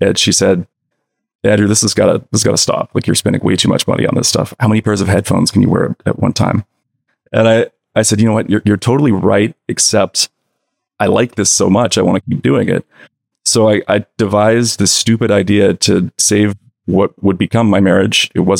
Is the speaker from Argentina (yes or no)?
no; British Columbia, Canada; I'm Canadian. I live in Vancouver, technically.